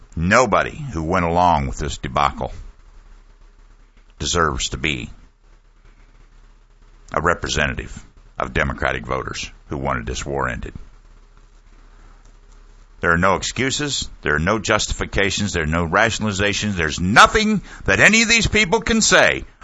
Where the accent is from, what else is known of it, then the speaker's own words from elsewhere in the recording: United States; I am so ashamed and angry today as an American for my country